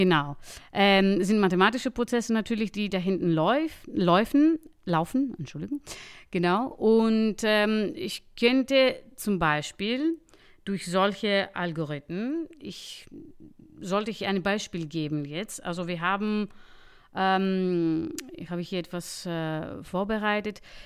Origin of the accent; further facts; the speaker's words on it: Athens, Attica, Greece; German is a second language; In Athen, genau, in Athen, weil ich komme aus Athen, genau.